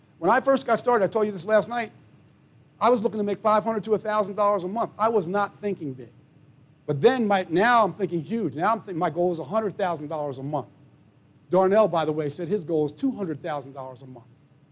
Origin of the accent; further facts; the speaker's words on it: East Orange, New Jersey, United States; I'm from East Orange, New Jersey. We didn't, I grew up at the YMCA, but my high school didn't have a swimming pool.